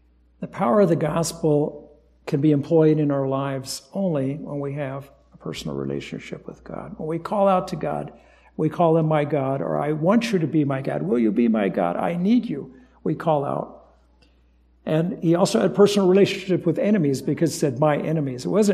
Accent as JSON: {"language": "English", "country": "Japan", "tie": "born or raised there", "also_born_or_lived": "Guam", "said": "I grew up in Japan, but my last years of high school were in Guam. And Japan was only 3 hours away by airplane"}